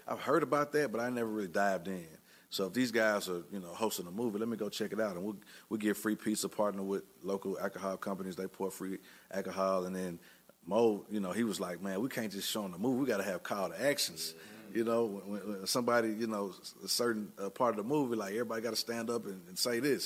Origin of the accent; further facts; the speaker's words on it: Tennessee, United States; we're from Tennessee, you know, a lot of local farm goods and, you know, people know, you know, Tennessee for that. However, we grew up, you know, in the city and listened to hip hop